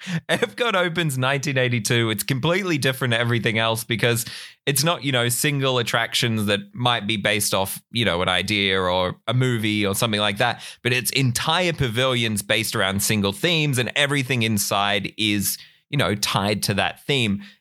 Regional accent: Australia; I'm an Australian.

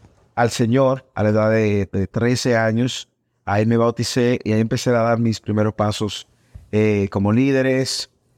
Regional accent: Santo Domingo, Distrito Nacional, Dominican Republic; Yo soy nacido y crecí en la República Dominicana, Santo Domingo, la ciudad capital.

